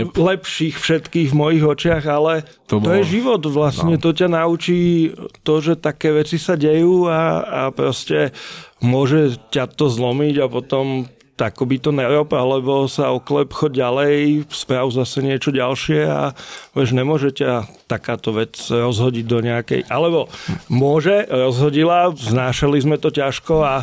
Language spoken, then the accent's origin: Slovak; Bratislava, Bratislava Region, Slovakia; že som Bratislavčan, fakt mám Bratislavu rád